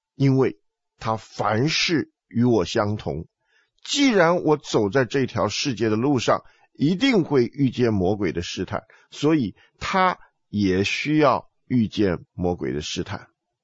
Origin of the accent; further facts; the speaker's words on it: China; 我们中国人有一句话说引蛇出洞